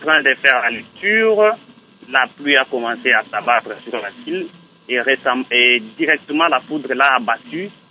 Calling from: Kamina, Haut-Lomami, DR Congo; La foudre ici chez nous à Kamina, au Katanga

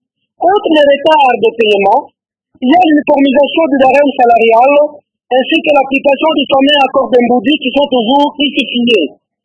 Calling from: Kalemie, Tanganyika, DR Congo; Cela est devenu monnaie courante chez nous au Congo

